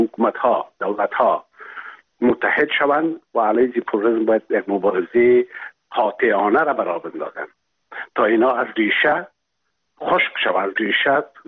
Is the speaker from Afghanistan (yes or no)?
yes; Afghanistan; now in France; به حیث یک شهروند افغان تبار فرانسه